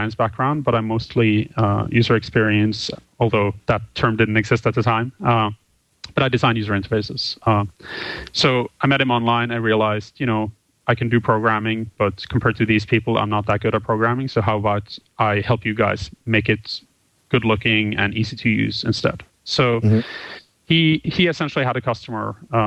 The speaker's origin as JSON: {"language": "English", "country": "Norway", "said": "I was living in Norway at the time. I'm originally from Norway."}